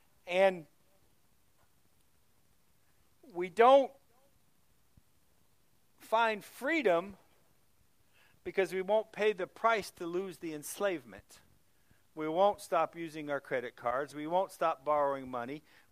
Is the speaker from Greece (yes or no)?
no; Ireland; No offense to anybody, I'm Irish, and the Irish were enslaved at one point.